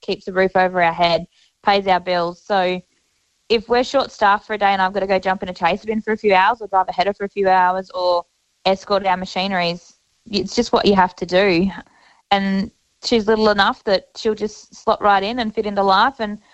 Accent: Queensland, Australia; now in Nangus, Australia; But I'm originally from North Queensland, living in Nangus, New South Wales, and my family aren't here

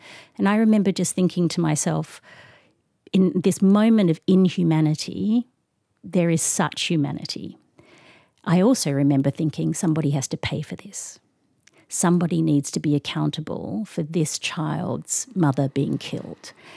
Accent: Singapore; born there; I was born in Singapore. My father was an academic.

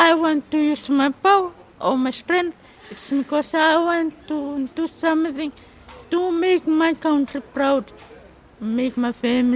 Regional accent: Western Division, Fiji; I'm from Ra.

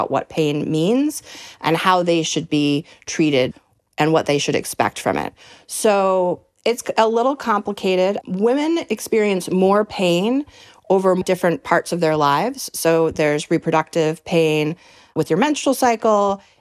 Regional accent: New York, United States; And so this book really came out of my experience growing up in New York's Hudson Valley. I lived on a property with my grandma.

